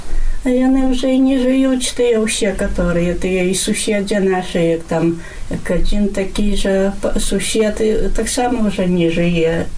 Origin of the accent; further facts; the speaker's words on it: Berniki, Podlaskie Voivodeship, Poland; як я паходжу з Бернікаў